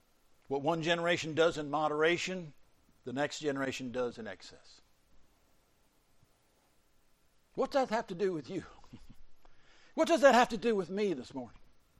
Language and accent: English; Florida, United States; in Jacksonville Beach, that's my home state, in May, 2026.